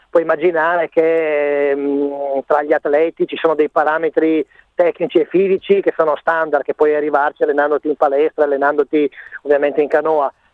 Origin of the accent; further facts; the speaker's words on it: Friuli-Venezia Giulia, Italy; sono anche friulano e ogni tanto esce quella friulanità che è in te